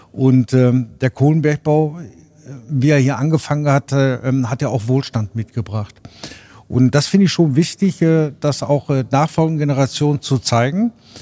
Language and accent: German; North Rhine-Westphalia, Germany; Ich komme aus der Stadt Berchtesgaden, aus dem Kreis Unna.